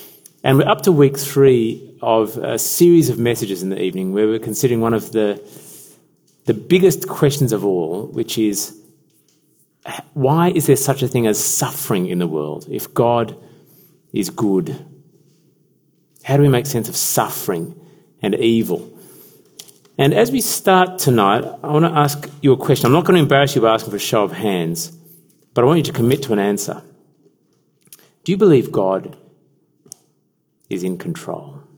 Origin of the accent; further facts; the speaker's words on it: Uganda; born there; As some of you know, I was born in Uganda, a small country in East Africa, in 1968.